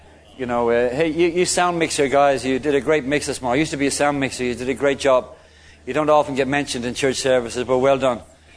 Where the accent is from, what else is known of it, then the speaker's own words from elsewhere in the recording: Dublin, Leinster, Ireland; born there; I'm Irish. I was born in Dublin in the south of Ireland. Catholic family.